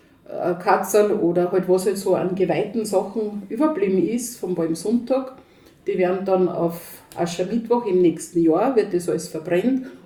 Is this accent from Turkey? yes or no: no; Lower Austria, Austria; Die Palmbuschen, wie bei uns daheim in Niederösterreich